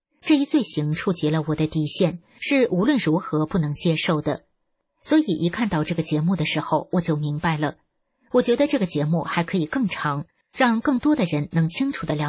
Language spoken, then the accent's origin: Chinese; China; 因为我出生在中国，知道这个东西，生长在这样一个环境下